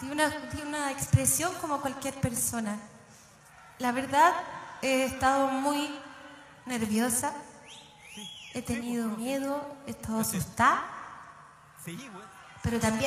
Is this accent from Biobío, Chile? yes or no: no; Viña del Mar, Valparaíso, Chile; born there; Yo nací en Viña del Mar.